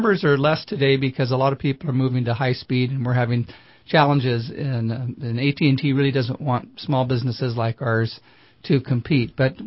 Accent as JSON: {"language": "English", "town": "Redding", "region": "California", "country": "United States", "tie": "born or raised there", "said": "We all grew up, born and raised here in Reading, went to Enterprise High School"}